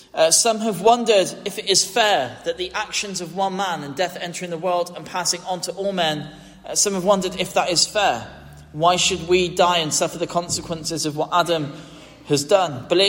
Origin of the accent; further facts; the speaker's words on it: Gloucester, South West England, United Kingdom; So I was born in Gloucester and grew up in that house through the choices of others.